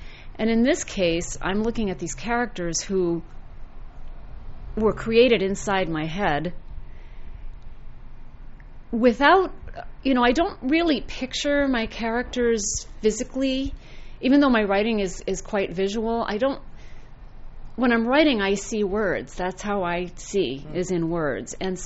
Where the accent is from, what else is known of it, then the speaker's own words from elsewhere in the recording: Mexico, Maine, United States; it's about growing up in Mexico, Maine, in the year 1963, when I was 9 years old.